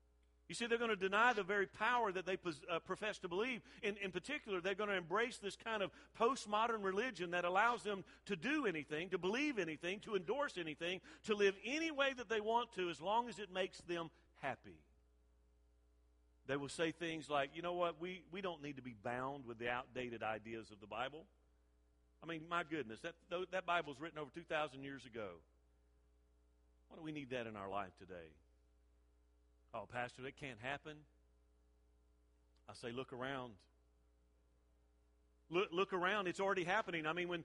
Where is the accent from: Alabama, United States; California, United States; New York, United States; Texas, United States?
Alabama, United States; Mobile; I grew up on the Gulf Coast there in Mobile